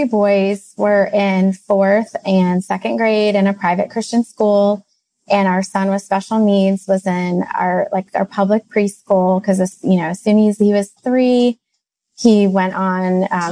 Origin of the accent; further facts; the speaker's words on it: Midwest, United States; we hail from the Midwest.